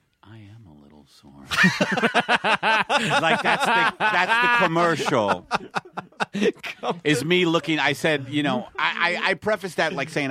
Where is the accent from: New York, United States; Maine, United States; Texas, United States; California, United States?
New York, United States; Staten Island; because I come from Staten Island where people don't travel.